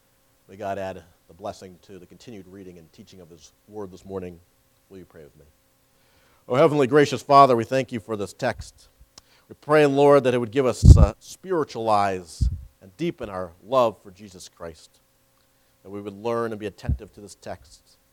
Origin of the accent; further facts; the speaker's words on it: Massachusetts, United States; now in Virginia Beach, United States; I grew up in Massachusetts, so we are familiar with this area. And in fact, once we got married, we lived in Massachusetts for a number of years before moving down to Virginia Beach, where we are now.